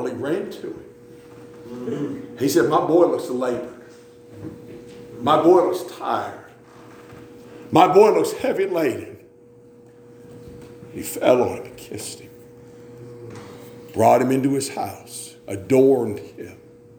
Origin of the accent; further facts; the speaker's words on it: Appalachia, United States; I'm from Appalachia.